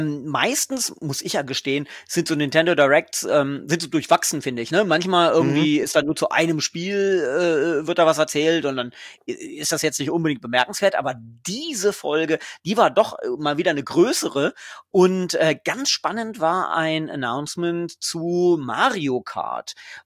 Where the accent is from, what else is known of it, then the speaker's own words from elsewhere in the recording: Lower Saxony, Germany; also born or lived in Cologne; Ich bin Niedersachse.